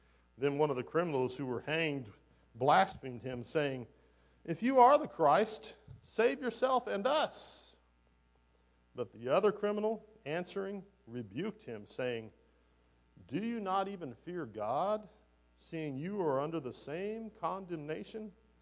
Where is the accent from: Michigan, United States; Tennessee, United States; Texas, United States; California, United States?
Texas, United States; I wasn't born in Texas, but my parents got me here as fast as they could.